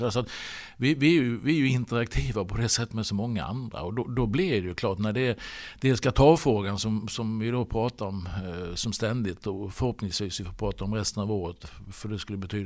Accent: Halmstad, Halland County, Sweden; Men då har jag fått titta när jag har varit hemma i Halmstad.

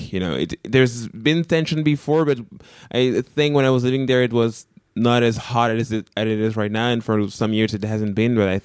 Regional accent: Quebec, Canada; first language French; English is a second language; I'm from the French part of the country, so my first language is actually French.

